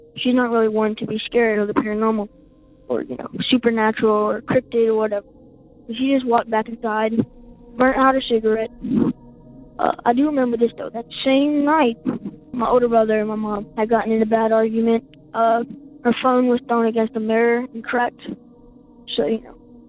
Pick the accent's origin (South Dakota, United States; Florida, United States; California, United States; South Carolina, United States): South Carolina, United States; Sounds like a goofy name, but I'm from South Carolina, and we live in a very small town